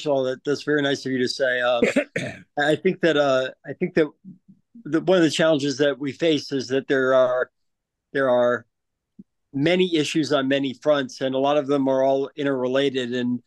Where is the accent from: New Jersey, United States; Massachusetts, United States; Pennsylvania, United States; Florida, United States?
Massachusetts, United States; Sure. I grew up here in the Berkshires. I actually, my parents moved here in 1957.